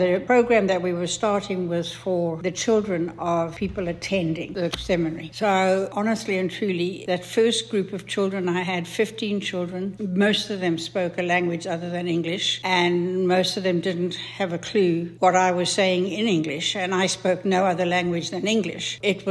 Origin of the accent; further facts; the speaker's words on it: South Africa; also born or lived in England / Vancouver; Formerly lived in Vancouver, and before that, we lived in South Africa. I was born in England, and my parents emigrated to South Africa when I was a child. We had a really good life in South Africa